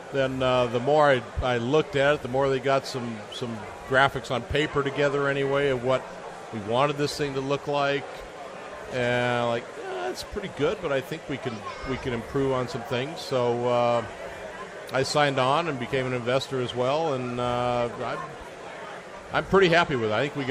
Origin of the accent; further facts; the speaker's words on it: Rancho Santa Fe, California, United States; One of them was from Rancho Santa Fe, time my hometown.